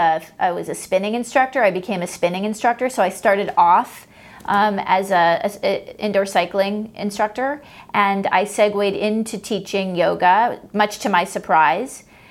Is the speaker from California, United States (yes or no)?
yes; Los Angeles, California, United States; I grew up in Los Angeles to a body-obsessed father, and I basically started practicing yoga alongside him to try to get his attention.